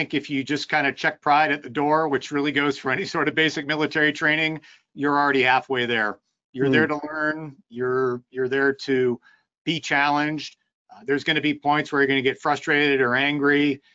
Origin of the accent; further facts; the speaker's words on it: Ohio, United States; I grew up in Northwest Ohio